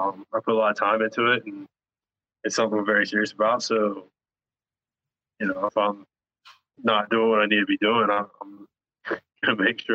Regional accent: the Carolinas, United States; And then growing up in the Carolinas, I'm a Panthers fan for NFL.

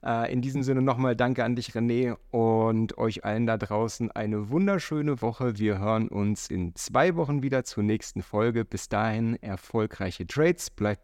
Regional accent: Hamburg, Germany; Also ich komme aus Hamburg, das wollte ich gerade sagen.

